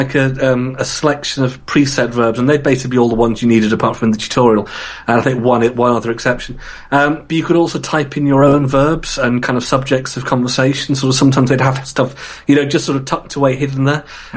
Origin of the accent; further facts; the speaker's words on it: England, United Kingdom; because obviously I'm English.